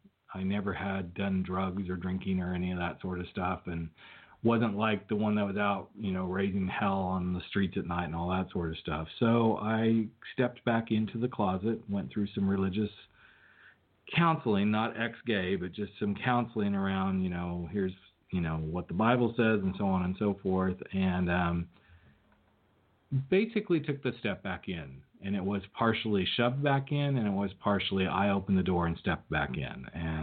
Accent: California, United States; also born or lived in Colorado / Southwest; So I kind of grew up all over the country. I was born in Colorado, spent a good portion of my life in Northern California. And then we moved to the Southwest area.

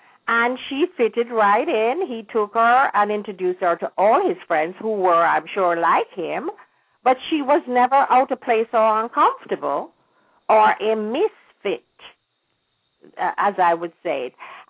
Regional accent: Jamaica; moved away; being born and raised in Jamaica gave me more of a foundation or actually an acknowledgement of who I am as a person.

